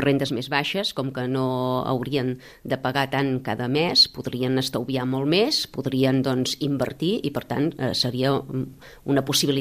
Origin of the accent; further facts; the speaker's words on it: Ripoll, Catalonia, Spain; also born or lived in Vic; Sí, però per pura casualitat, al cap de dos dies ja tornava a ser Ripoll, no? No és que sigui biguetana d'origen, no.